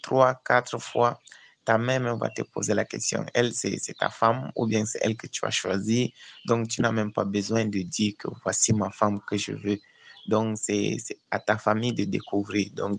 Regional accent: Grand Nord, Cameroon; depuis le Cameroun. Moi, je suis du Grand Nord.

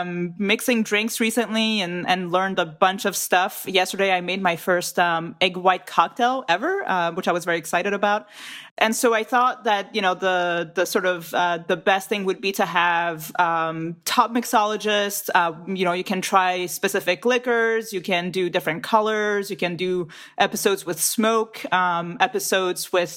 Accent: France; I grew up in France.

